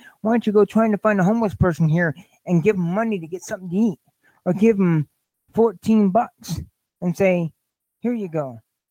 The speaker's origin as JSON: {"language": "English", "country": "United States", "said": "I'm just an American that pays my taxes."}